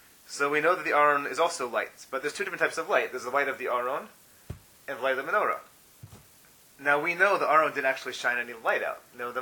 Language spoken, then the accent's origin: English; Atlanta, Georgia, United States; When I was a kid growing up in Atlanta, they used to have this weekly newsletter called Torah from Dixie.